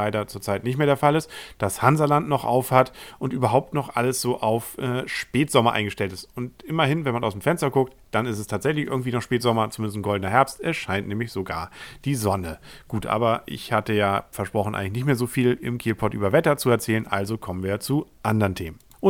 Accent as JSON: {"language": "German", "town": "Kiel", "region": "Schleswig-Holstein", "country": "Germany", "said": "Sind wir Kieler nicht schon genug bestraft?"}